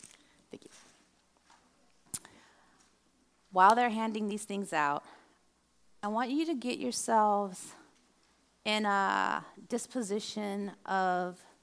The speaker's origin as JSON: {"language": "English", "country": "United States", "said": "I'm from the States."}